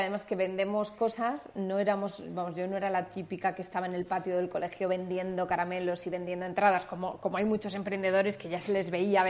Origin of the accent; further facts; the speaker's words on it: Madrid, Community of Madrid, Spain; soy de Madrid, tengo ahora 35 años